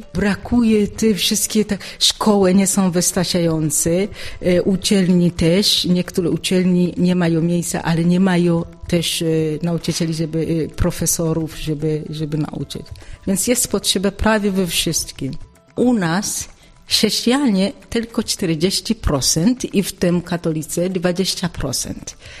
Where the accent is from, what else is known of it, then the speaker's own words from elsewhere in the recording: Tanzania; Jestem z Tanzanii i tam urodziłam się, nauczyłam się i studiowałam, zanim wstąpiłam do tego zgromadzenia.